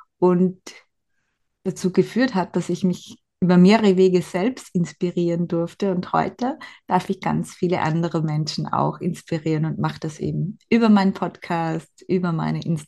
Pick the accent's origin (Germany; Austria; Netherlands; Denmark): Austria; Vienna; accent: Viennese; ich komme aus Wien. Das hört man vielleicht zwischendurch ein bisschen ja, im Dialekt, den Dialekt durch.